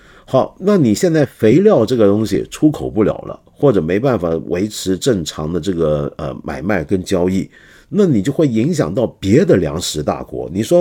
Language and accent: Chinese; China; 我就说我们作为中国人要很关心